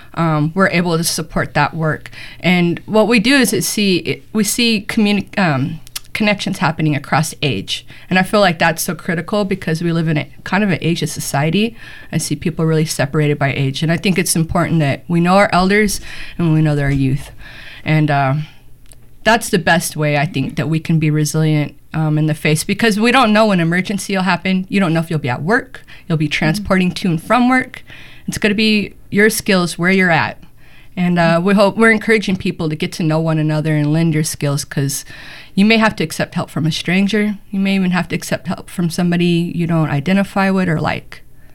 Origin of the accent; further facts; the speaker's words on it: Portland, Oregon, United States; I grew up in Northeast Portland since 78. My family came to Portland.